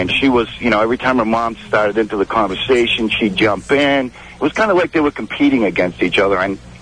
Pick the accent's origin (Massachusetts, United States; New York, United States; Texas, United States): Massachusetts, United States; I'm from Massachusetts, but I met her up in Maine. We used to spend our summers up there.